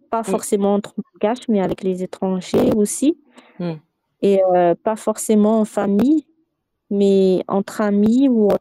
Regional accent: Tsaspanir, Madagascar; Déjà, je suis native de Tsaspanir. Tsaspanir et ses environs s'affirment comme étant des perles rares de Madagascar. C'est un endroit qui n'est pas très connu de beaucoup de gens, mais c'est un endroit qui est prometteur.

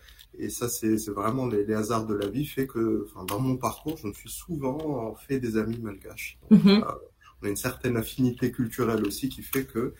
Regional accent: Casablanca, Casablanca-Settat, Morocco; puisque je suis marocain. Mm-hmm. À la base, je suis venu de Casa.

